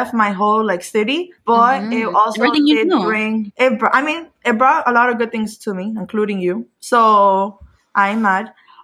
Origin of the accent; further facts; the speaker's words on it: Hialeah, Florida, United States; I was actually born and raised in Hialeah, but I am Cuban, Honduran.